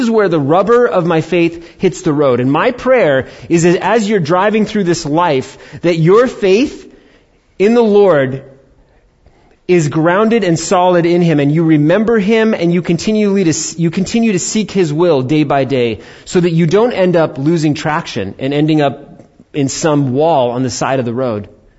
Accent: New York, United States; also born or lived in Arizona; Now in Arizona, they don't salt the roads like they did in the East Coast, like when I was raised in New York.

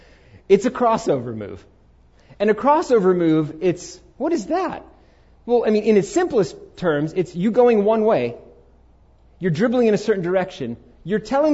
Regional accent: Queens, New York, United States; Since I was 7, growing up in Queens, New York, the game I played was basketball.

